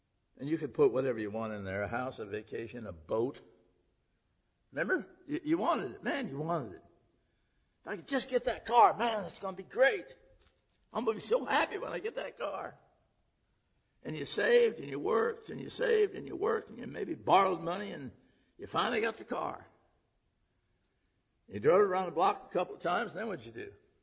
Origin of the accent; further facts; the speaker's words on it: United States; Now, I'm an American, and I believe in America, and I believe and love this country.